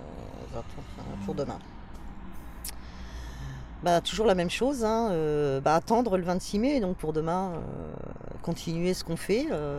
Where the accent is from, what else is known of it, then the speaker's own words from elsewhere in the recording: Évreux, Normandy, France; born there; Par contre, je suis née à Évreux, mais mon but, j'ai quand même fait longtemps que j'y pense, c'est de partir d'Évreux.